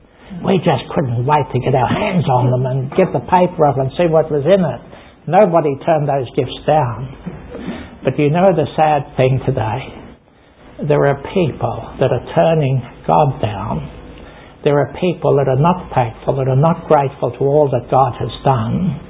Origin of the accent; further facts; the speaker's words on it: Victoria, Australia; the capital city, which was Melbourne for me. I'm from Victoria.